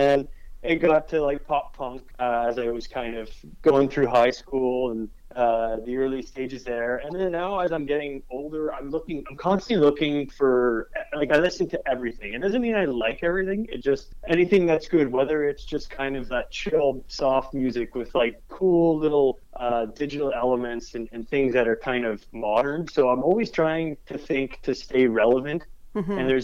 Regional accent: Barrhaven, Ontario, Canada; where we grew up in Barrhaven.

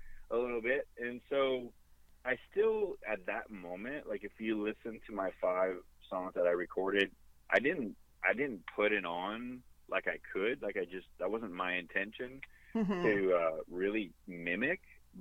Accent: Sudbury, Ontario, Canada; also born or lived in Valley East; A couple more shows over there, and then I'm doing in my hometown, Sudbury and Valley East.

